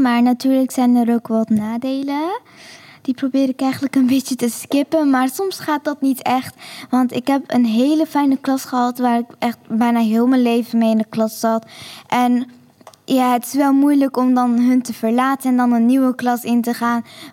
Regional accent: Turkey; now in Netherlands; ik ben 12 jaar oud. Ik kom uit Turkije.

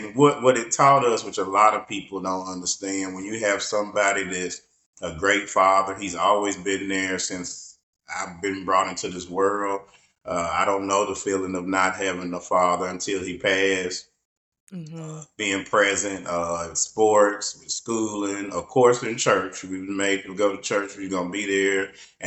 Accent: Columbia, Tennessee, United States; also born or lived in Pulaski; They had me there in Pulaski. They got married, moved to Columbia, which is a neutral site. And we grew up here in Columbia.

